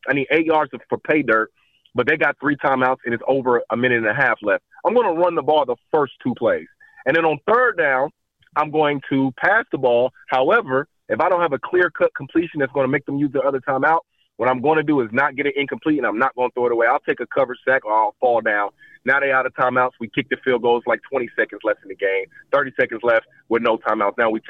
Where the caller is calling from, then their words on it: Nashville, Tennessee, United States; from Nashville.